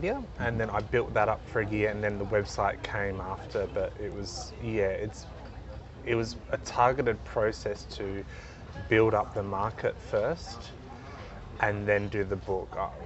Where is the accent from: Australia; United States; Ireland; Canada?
Australia; Adelaide, South Australia; Well, I grew up in Adelaide, so I was born in 83